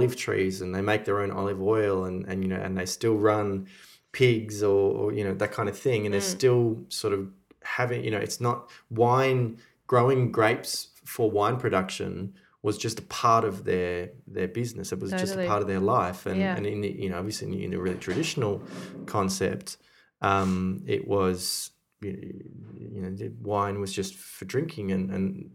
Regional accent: Melbourne, Victoria, Australia; Growing up in Melbourne

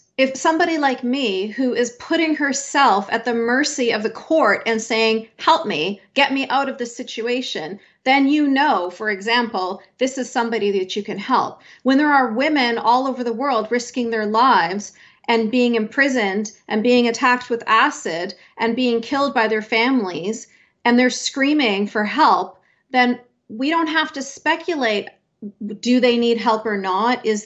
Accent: Canada; I'm born and raised in Canada.

